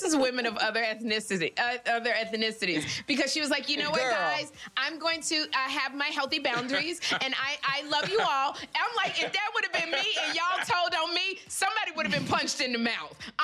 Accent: Chicago, Illinois, United States; Now, Brad, we are both from Chicago.

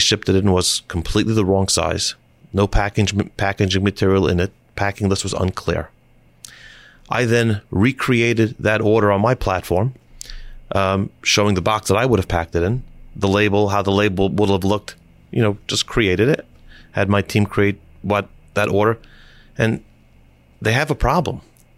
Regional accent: Brooklyn, New York, United States; And, you know, I said, I'm from Brooklyn. I don't hunt.

